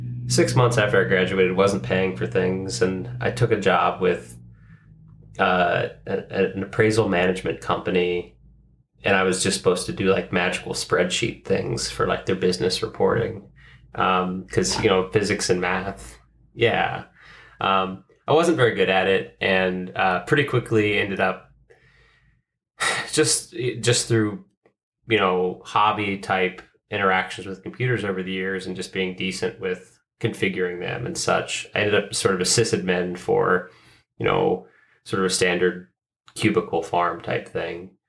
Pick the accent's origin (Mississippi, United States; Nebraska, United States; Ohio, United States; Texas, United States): Ohio, United States; also born or lived in San Diego; I grew up in Southwest Ohio, and I came to Cleveland for school. And then I briefly moved to San Diego after school